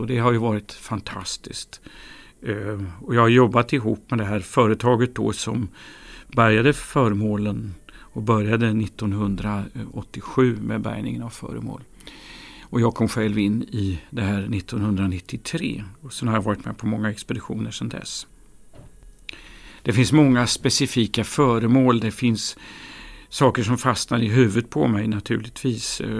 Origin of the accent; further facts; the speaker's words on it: Gyttorp, Örebro County, Sweden; Själv är jag uppväxt i Gyttorp i Bergslagen, och det är väl ungefär så långt man kan komma från havet och Atlantångare som tänkas kan.